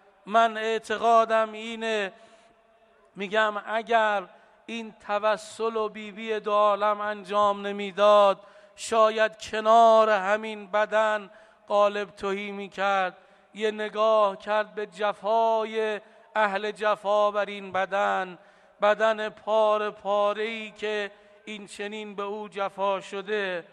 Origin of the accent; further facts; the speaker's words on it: Iran; درست ما ایرانی هستیم، درست آب و خاک ما با مدینه فاصله داره،